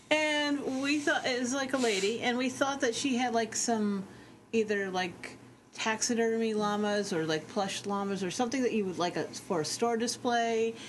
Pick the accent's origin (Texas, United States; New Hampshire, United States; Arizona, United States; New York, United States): New Hampshire, United States; Well, it was on the corner of what was considered a busy intersection by small-town New Hampshire standards.